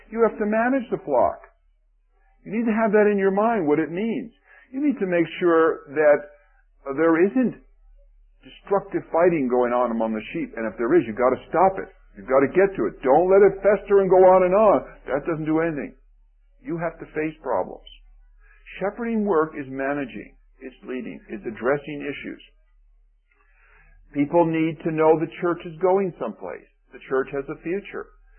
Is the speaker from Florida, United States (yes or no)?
no; Newark, New Jersey, United States; I was raised in Newark, New Jersey. Pray for me. Wasn't my fault.